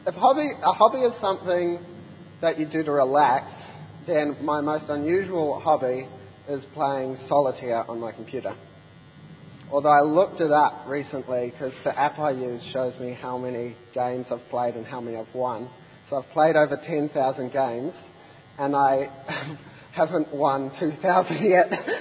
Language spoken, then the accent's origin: English; New Zealand; Well, I'm from a wonderful place called New Zealand. And the reason I say my vowels incorrectly is, you know, New Zealanders have a small deformity in the back of their throat